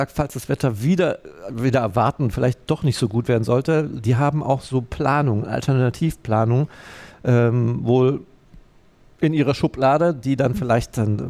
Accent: Aue, Saxony, Germany; mal eben kurz nach Aue ins Erzgebirge, übrigens in meine alte Heimat.

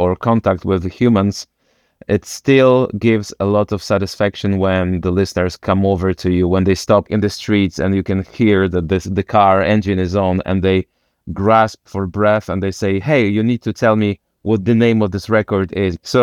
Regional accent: Wrocław, Lower Silesian Voivodeship, Poland; English is a second language; I come from Wrocław.

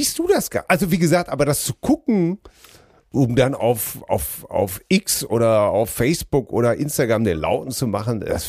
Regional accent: North Rhine-Westphalia, Germany; wir sind doch alle groß geworden im Ruhrgebiet

